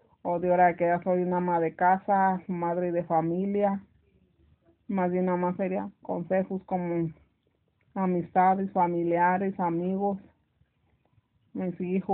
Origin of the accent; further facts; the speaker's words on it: Villamar, Michoacán, Mexico; Pues nací en México, en el estado de Michoacán. Soy del pueblo, se llama Villamar.